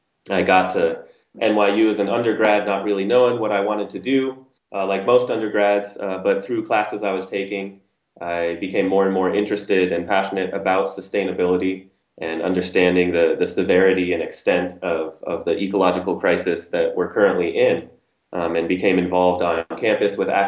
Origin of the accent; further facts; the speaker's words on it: Denver, Colorado, United States; I'm a native of Denver, which is where I currently live. I was born and raised here in Denver.